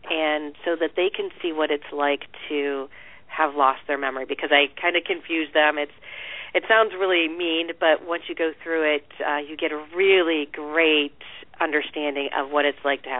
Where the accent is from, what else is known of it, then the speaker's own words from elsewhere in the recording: Canton, Ohio, United States; moved away; also born or lived in Detroit; I was born and raised in Canton, Ohio. So to give you an idea, all the football players, Pro Football Hall of Fame. Then I moved to Detroit area. I lived in Detroit for about 16 years. Then I moved here.